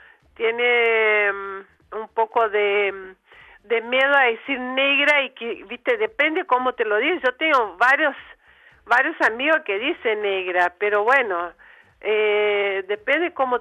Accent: Minas Gerais, Brazil; born there; Spanish is a second language; En Minas.

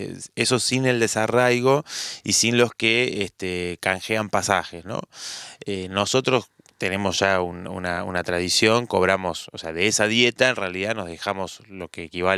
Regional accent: Córdoba, Argentina; moved away as an adult; also born or lived in Mendoza; now in Buenos Aires, Argentina; Nací en Córdoba, viví hasta los 26 años. Después me fui a Mendoza.

